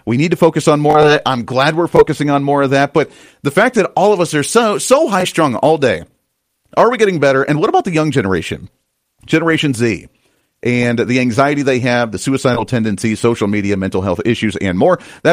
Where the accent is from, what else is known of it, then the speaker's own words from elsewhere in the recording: Colorado, United States; That's where I originally came from growing up in Colorado.